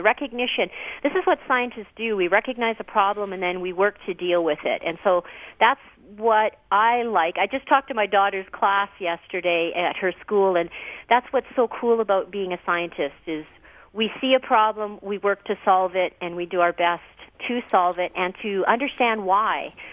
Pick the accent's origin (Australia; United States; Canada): Canada; Yes, I'm a Canadian